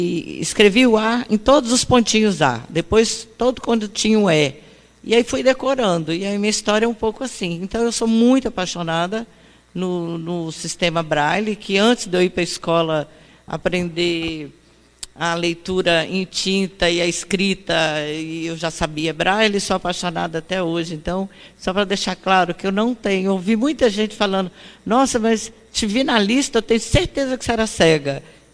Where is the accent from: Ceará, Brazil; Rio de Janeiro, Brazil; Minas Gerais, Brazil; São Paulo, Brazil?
Minas Gerais, Brazil; Uberaba; born there; minhas amiguinhas cegas de Uberaba, de onde eu nasci